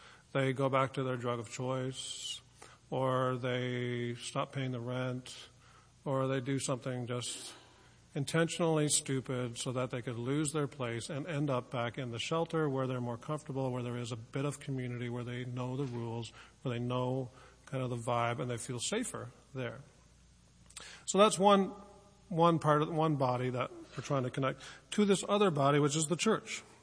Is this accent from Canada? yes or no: yes; Newfoundland and Labrador, Canada; I grew up in Newfoundland. I think there's a handful of us here, Newfoundlanders.